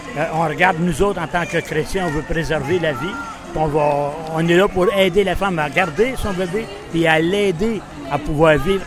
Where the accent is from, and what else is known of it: Laval, Quebec, Canada